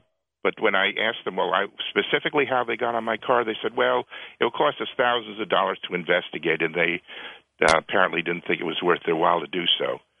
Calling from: Arlington, United States; from Arlington.

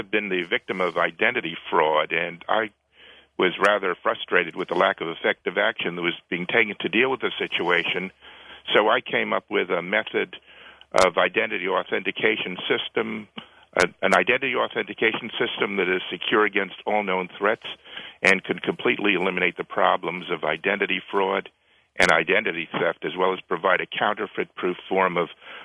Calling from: Arlington, United States; from Arlington.

